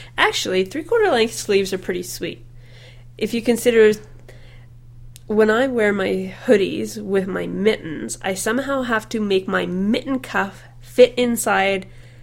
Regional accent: British Columbia, Canada; now in Calgary, Canada; I grew up in the Okanagan, and they get not as severe winter as we do.

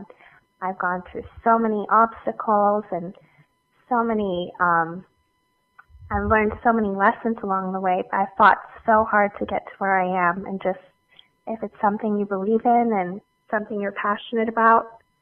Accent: Canada; being a Canadian isn't a challenge. I love it

